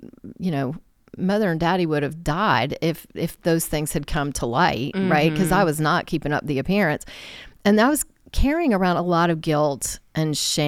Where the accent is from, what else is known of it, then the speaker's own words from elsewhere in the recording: Virginia, United States; typical teenager, young adult growing up in Northern Virginia, it's very performance based.